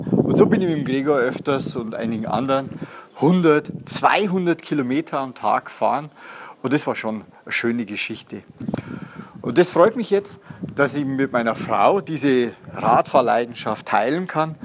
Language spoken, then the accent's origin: German; Bavaria, Germany; Und bin also dann mit meinem Rennrad in meiner Heimat im Altmühltal umhergekurvt.